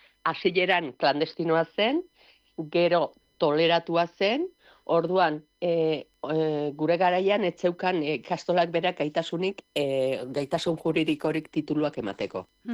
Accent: Errenteria, Basque Country, Spain; now in Hondarribia, Spain; ni horeretarra naiz, jaiotzez eta bilotzez, baina bilotzan beste parte bat Hondarbilan ere badakat.

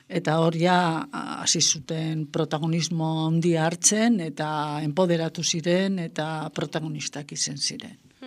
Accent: Basque Country, Spain; naiz eta Bizkaian, ni Bizkaikoa naiz eta Bizkaian

